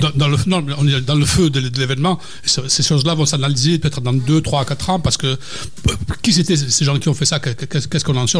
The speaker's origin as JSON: {"language": "French", "town": "Marseille", "region": "Provence-Alpes-Côte d'Azur", "country": "France", "said": "Donc, nous, en tant que Marseillais, on n'aime pas ce mot"}